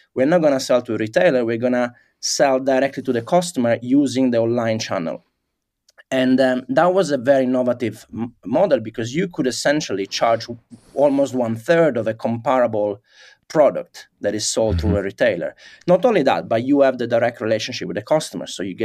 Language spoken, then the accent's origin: English; Italy; English is a second language; moved away as an adult; also born or lived in London; And I grew up in Italy. I studied in Italy. Then I after university, I was doing my master in London. I remained to work in London